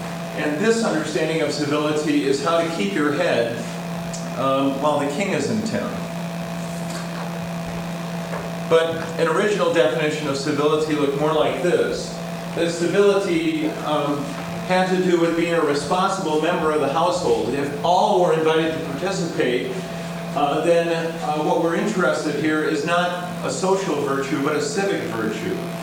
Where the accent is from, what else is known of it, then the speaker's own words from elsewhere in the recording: Massachusetts, United States; The Shays Rebellion was going on in where I grew up in Massachusetts.